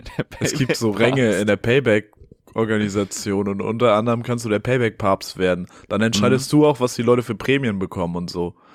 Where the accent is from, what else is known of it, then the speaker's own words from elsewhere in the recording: Hamburg, Germany; Ja, nee, geboren und aufgewachsen in Hamburg.